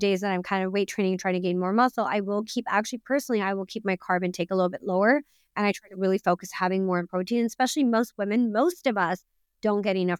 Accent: Pakistan; I'm Pakistani and I'm from the north of Pakistan where we tend to consume a lot of meat. We like, we come from a big barbecue culture.

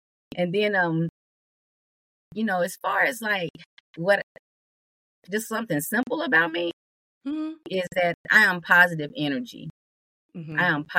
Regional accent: Tennessee, United States; also born or lived in Oklahoma; Well, I was born in Oklahoma, but grew up in Tennessee.

